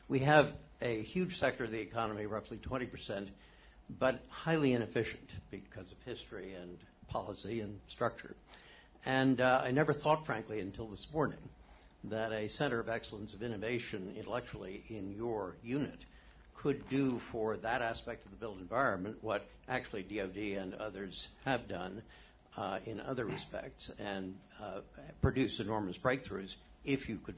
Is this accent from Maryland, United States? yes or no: yes; Baltimore, Maryland, United States; from Baltimore.